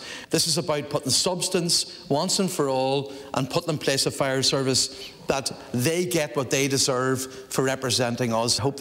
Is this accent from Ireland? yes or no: yes; Buncrana, Ulster, Ireland; When the family tragedy in my hometown of Buncrana drowned at our pier